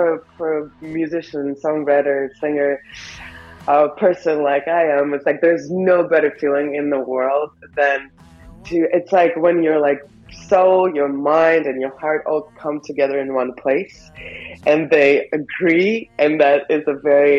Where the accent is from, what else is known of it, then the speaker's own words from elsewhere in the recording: Moscow, United States; English is a second language; now in New York City, United States; I grew up in Moscow, and I decided to go to New York and learn English so I could write my lyrics in English.